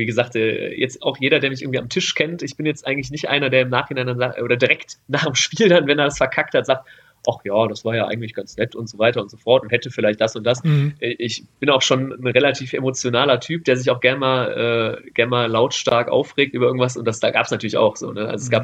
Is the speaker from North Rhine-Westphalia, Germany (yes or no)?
yes; Düsseldorf, North Rhine-Westphalia, Germany; born there; ich bin gebürtiger Düsseldorfer